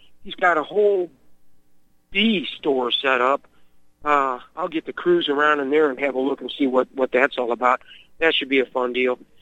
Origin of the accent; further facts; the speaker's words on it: Missouri, United States; Well, of course, I am from the St. Louis area where people tend not to help anybody.